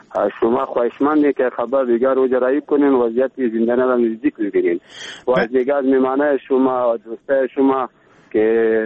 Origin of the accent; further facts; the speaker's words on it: Baghlan, Afghanistan; از بغلان هستیم.